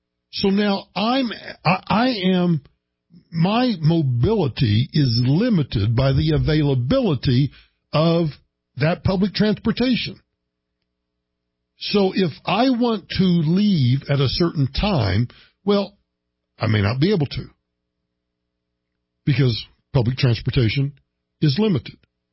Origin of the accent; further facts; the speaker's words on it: United States; now in Colorado, United States; The distance from my hometown to where I've been living for the past 30-plus years in Denver, or in Colorado, not specifically Denver, but to the capital of Colorado, is about 268 miles.